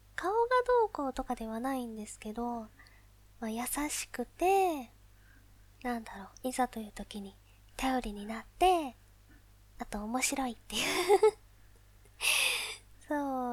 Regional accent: Saitama, Japan; 出身地は埼玉です。

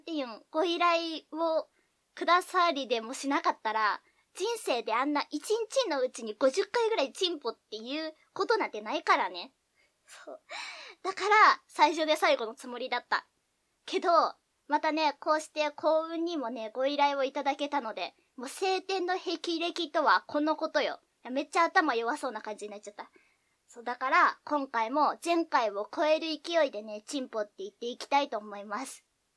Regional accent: Shizuoka, Japan; あのね、私もともと静岡出身で、高校までずーっと静岡で生まれ育ってきたわけ。でね、静岡ってね、標準語なわけ、ほぼほぼ。

